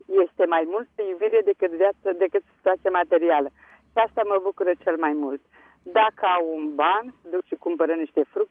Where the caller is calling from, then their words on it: Tulcea, Tulcea County, Romania; din Tulcea, acum câțiva ani.